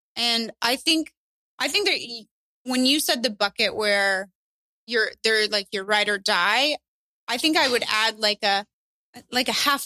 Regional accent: Lexington, Kentucky, United States; now in Austin, United States; I live in Austin, Texas. They live in my hometown of Lexington, Kentucky. I will fly home for a family week

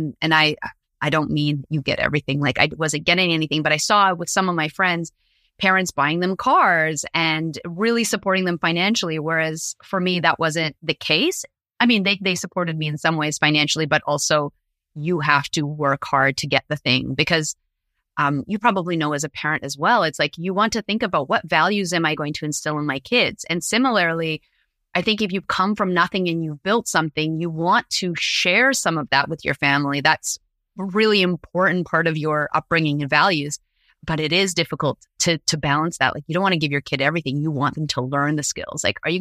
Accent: Canada; In growing up in Canada, I worked in hospitality.

